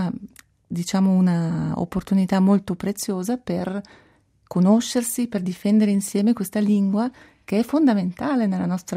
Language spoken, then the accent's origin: Italian; Graubünden, Switzerland; io sono nata nei Grigioni e nel canton Grigioni l'italiano è molto presente, no? Mi ricordo nella mia infanzia c'erano tutti i lavoratori immigrati anche dall'Italia.